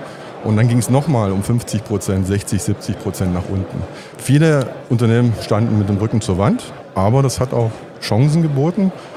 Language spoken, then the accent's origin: German; Bautzen, Saxony, Germany; ich komme aus Bautzen und bin Zahnarzt mit Interesse für die Börse.